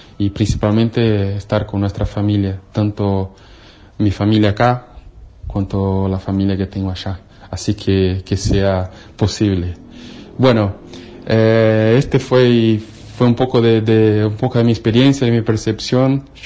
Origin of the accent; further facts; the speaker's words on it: São Paulo, Brazil; Spanish is a second language; soy natural de Brasil, específicamente São Paulo